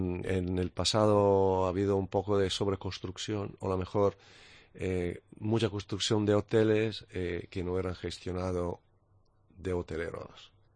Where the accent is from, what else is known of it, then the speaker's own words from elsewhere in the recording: Italy; Spanish is a second language; Con muy buena gastronomía, yo soy italiano y me gusta.